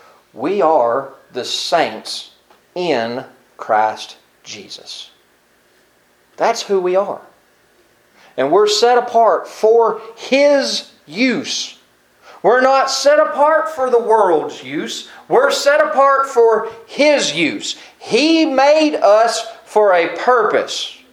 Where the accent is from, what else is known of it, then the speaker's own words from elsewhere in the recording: Mississippi, United States; I grew up in Mississippi.